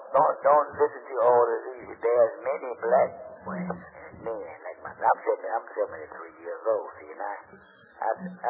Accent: the South, United States; Well, yeah, I was born and raised in the South.

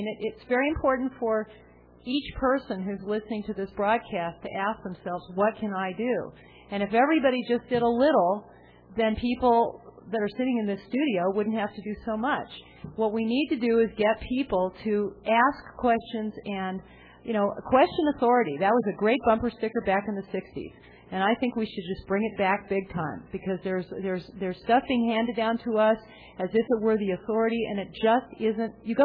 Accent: Kingston, Jamaica; also born or lived in United States; I'm American and love this country more than anyone I can imagine, because I grew up overseas and I spent 17 years in Kingston, Jamaica

